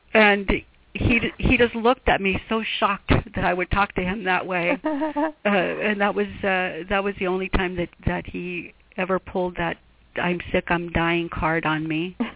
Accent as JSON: {"language": "English", "town": "Glendale", "region": "Arizona", "country": "United States", "said": "I'm from Arizona. I was born in Glendale, Arizona."}